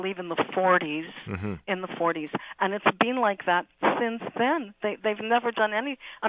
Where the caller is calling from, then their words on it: Montreal, Quebec, Canada; Côte de Neige.